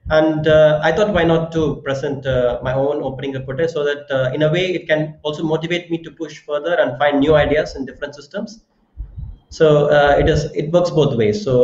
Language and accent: English; Chennai, Tamil Nadu, India; I was born okay. in Chennai, and all my friends are like from Chennai, and yeah, I grew up in Chennai.